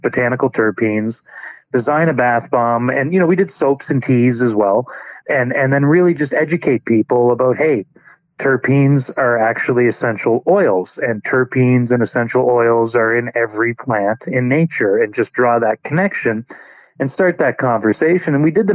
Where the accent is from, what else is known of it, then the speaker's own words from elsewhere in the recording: New Brunswick, Canada; also born or lived in Alberta; because I grew up in New Brunswick, although I was in Alberta for the last 16 years.